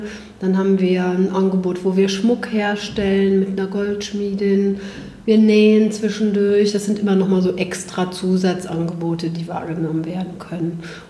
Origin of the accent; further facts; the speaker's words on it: Bergisch Gladbach, North Rhine-Westphalia, Germany; Ja, ich bin aus Bergisch Gladbach. Da arbeite ich auch mit meinem Projekt.